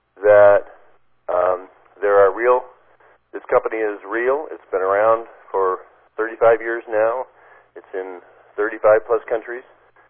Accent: Toronto, Ontario, Canada; because I was from Toronto, and I moved out to Calgary to do my internship

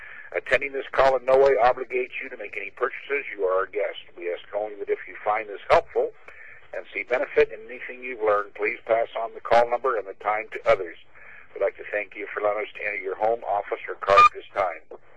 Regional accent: Olympia, Washington, United States; from Olympia, Washington.

